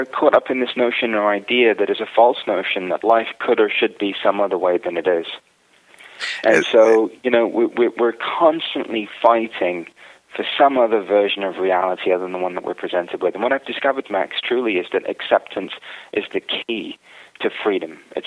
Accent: India; You know, being Indian, we have this infinite relationship with God. So for me, I was raised in a house with pictures of everybody.

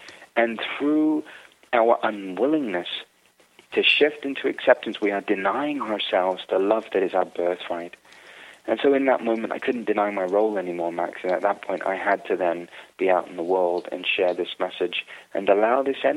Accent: India; You know, being Indian, we have this infinite relationship with God. So for me, I was raised in a house with pictures of everybody.

